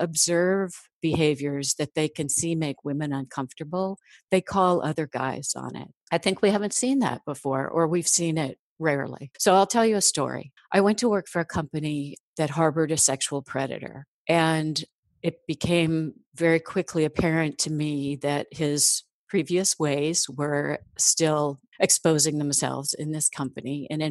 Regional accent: Midwest, United States; and you know, I'm from the Midwest, so that's going to be my approach

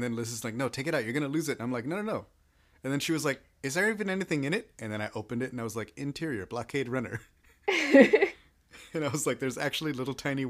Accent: Texas, United States; Like, first of all, I'm a Texan.

